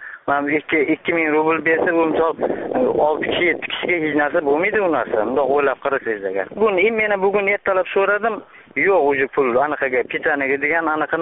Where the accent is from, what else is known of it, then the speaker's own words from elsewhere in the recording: Parkent, Tashkent Region, Uzbekistan; Yo'q, aniqa Parkent rayonidanman.